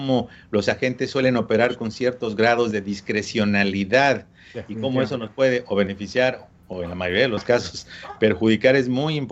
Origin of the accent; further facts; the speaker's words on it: Mexico; now in United States; Yo soy residente permanente, somos mexicanos y ya estamos en trámites.